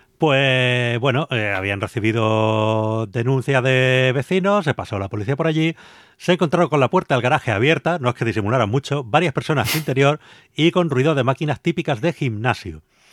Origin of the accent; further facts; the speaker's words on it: Canary Islands, Spain; Ahora bajamos a mi tierra canaria